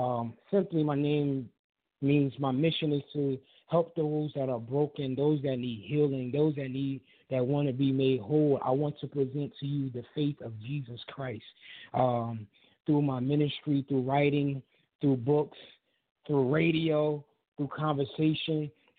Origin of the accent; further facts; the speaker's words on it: New Jersey, United States; of AWOL Productions. I'm from New Jersey